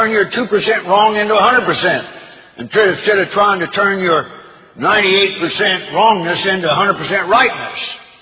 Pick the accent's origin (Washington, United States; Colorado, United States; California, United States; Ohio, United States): California, United States; also born or lived in Idaho; When I was growing up as a kid, I was born in Idaho, raised in California, but the roots were in the Southern Ozarks.